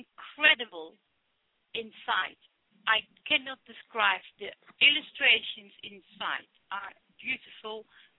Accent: Cape Town, Western Cape, South Africa; Most of you probably know that we are from Cape Town, South Africa

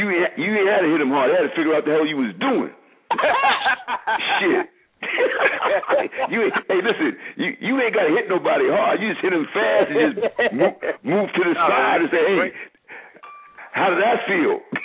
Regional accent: New York, United States; I'm down here in Florida, and I've been down here for almost 20 years, but I'm born and raised in New York

